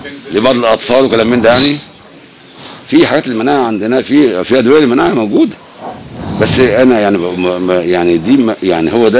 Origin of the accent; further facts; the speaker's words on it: Egypt; هم مات 20 واحد عندنا في مصر من السيول